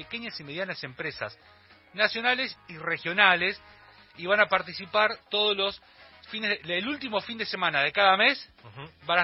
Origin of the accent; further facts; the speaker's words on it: Bahía Blanca, Buenos Aires Province, Argentina; yo que vengo de Bahía Blanca